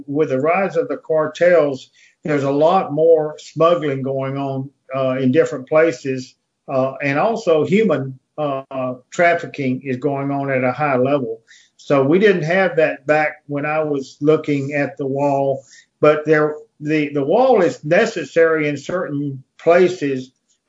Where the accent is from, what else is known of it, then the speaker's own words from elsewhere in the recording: Austin, Texas, United States; over the years in Texas, growing up in Austin, we've always had northers.